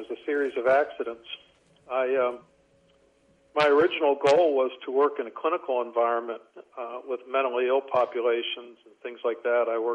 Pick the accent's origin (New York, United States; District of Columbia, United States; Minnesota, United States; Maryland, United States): District of Columbia, United States; Washington; Oddly enough, I'm from Washington, D.C. area